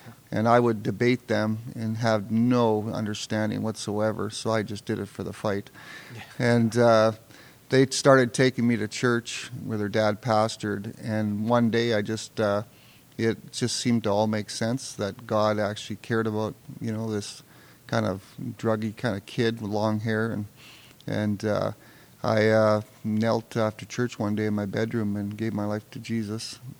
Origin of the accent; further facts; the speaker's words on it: Surrey, British Columbia, Canada; also born or lived in Saskatchewan; mom lasted another couple of years there until I was about five, and then moved us to Surrey in British Columbia.